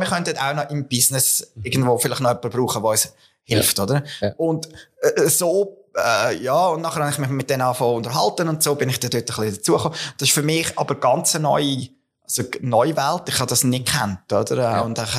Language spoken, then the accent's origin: German; Lucerne, Switzerland; Also ich bin ja da zu Luzern. Ich bin ein Bergbub von der Umgebung. Ich bin aufgewachsen auf der Rigi.